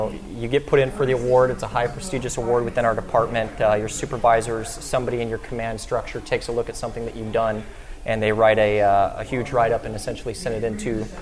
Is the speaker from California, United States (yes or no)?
no; Sierra Vista, Arizona, United States; Originally, I was a military kid, traveled all over, went to high school down in Sierra Vista.